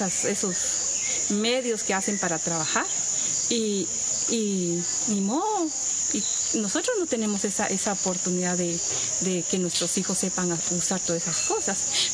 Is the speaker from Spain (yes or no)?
no; Santa Cruz Muluá, Retalhuleu, Guatemala; Yo soy originaria de un municipio de Santa Cruz Muluá, del departamento de Retableu, de Guatemala